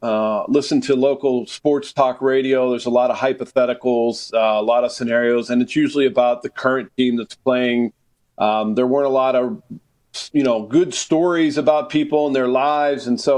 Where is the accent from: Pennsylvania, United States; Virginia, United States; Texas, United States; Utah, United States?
Pennsylvania, United States; Pittsburgh; also born or lived in St. Louis; We did. After living in St. Louis for 8 years, we decided to move back to Pittsburgh.